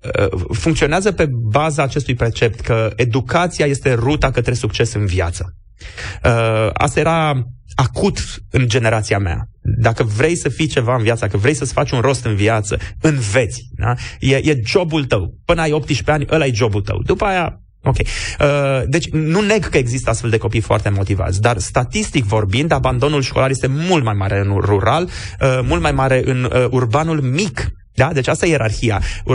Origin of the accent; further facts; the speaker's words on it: Brașov, Brașov County, Romania; Eu sunt brașovean și de aia știu...